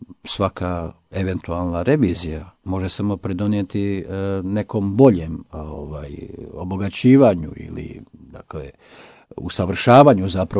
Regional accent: Federation of Bosnia and Herzegovina, Bosnia & Herzegovina; tu isto, nažalost, su te sive zone, napušteni krajevi, evo govorimo o tom mom zavičaju, duvanjskom kraju.

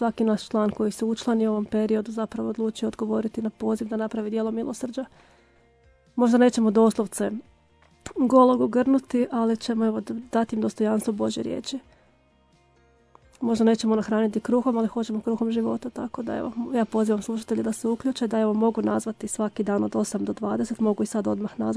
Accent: Croatia; mi smo Hrvati nekako, ajmo reći, marijanski narod.

